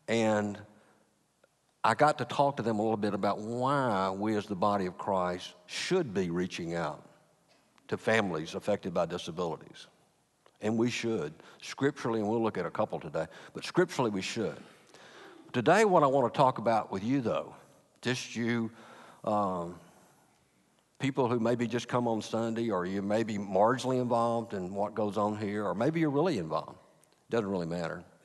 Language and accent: English; Atlanta, Georgia, United States; And when we grew up in the South, I don't know if it's true out here in California, this is a true story.